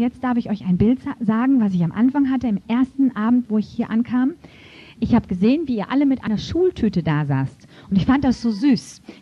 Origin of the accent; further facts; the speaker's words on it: Germany; ich komme ja auch aus Deutschland, habe auch nicht viele Wunder gesehen über lange Zeit in meinem Leben.